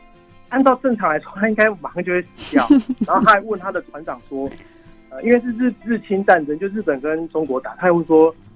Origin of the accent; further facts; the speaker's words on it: Yilan County, Taiwan; 因为我是宜兰人，所以我小时候还有去过沙韵的那个纪念碑，在南澳。